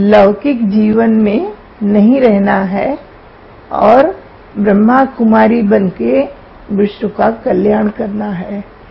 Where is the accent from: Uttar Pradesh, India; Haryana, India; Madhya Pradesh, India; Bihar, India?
Uttar Pradesh, India; Varanasi; also born or lived in Pratapgarh; मेरा बचपन वाराणसी में बीता, शिक्षा आदि वहीं हुई।